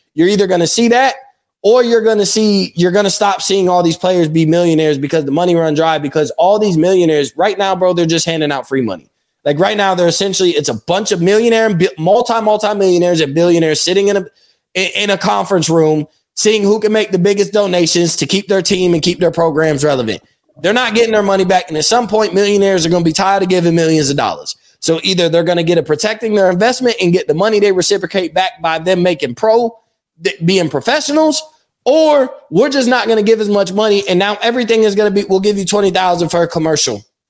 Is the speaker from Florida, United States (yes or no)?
yes; Florida, United States; Growing up in Florida, I'm telling you, they rode irrelevance, and I watched it.